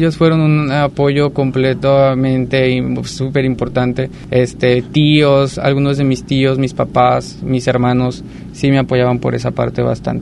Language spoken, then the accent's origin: Spanish; León, Guanajuato, Mexico; now in Puerto Vallarta, Mexico; yo elegí trabajar en Puerto Vallarta. A pesar, bueno, de que soy de León, de hecho solo vine a estudiar aquí la universidad.